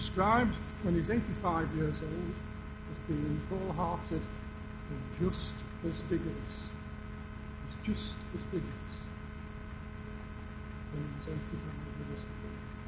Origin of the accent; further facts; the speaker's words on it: Yorkshire and the Humber, United Kingdom; accent: Yorkshire; I come from Yorkshire originally. I discovered a few weeks ago that I'm what is known as a professional Yorkshireman. I've never really tried to lose my accent.